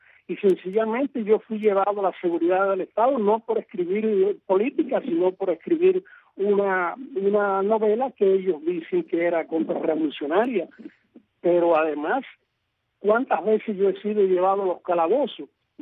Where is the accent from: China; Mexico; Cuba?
Cuba; Puerto Padre, Las Tunas; mira, esta joven tuvo en Irlanda la suerte que yo no tengo aquí en Puerto Padre, en mi tierra